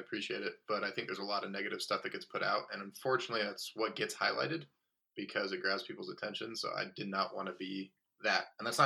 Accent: Utah, United States; Yeah, so born and raised in Utah.

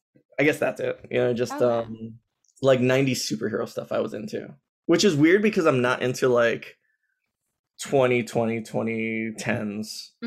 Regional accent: Philadelphia, Pennsylvania, United States; Oh, my origin story. Yeah. I grew up in Philadelphia, actually.

